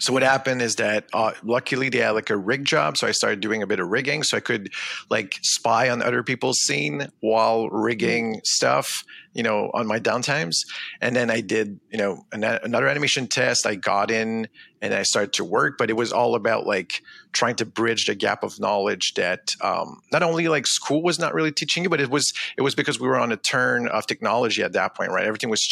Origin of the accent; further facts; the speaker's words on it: Drummondville, Quebec, Canada; now in Montreal, Canada; So I'm from the countryside. So I'm from Drummondville, which is like an hour away from Montreal. So I was not like in a urban area